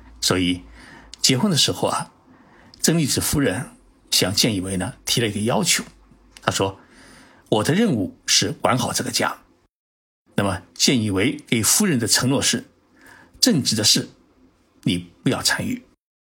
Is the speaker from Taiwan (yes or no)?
no; Zhejiang, China; 与浙江省啊，也是我的老家，是友好姐妹省县，两地的特征呢十分的相似。